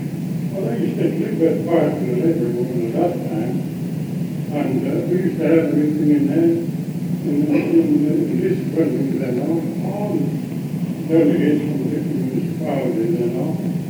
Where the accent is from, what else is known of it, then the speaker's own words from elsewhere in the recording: Italy; English is a second language; moved away as an adult; now in Canada; yeah, I came from Italy, you see. I didn't have no identification. Started to show I was an Italian, you know